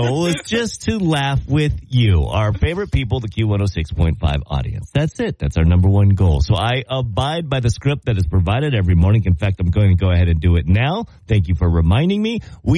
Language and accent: English; California, United States; So I came from Southern California.